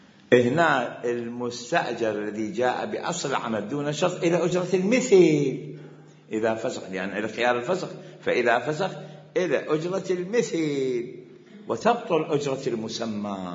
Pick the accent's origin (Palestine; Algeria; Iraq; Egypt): Iraq; اشترط أجرني على حج التمتع بلدي أنا هم من العراق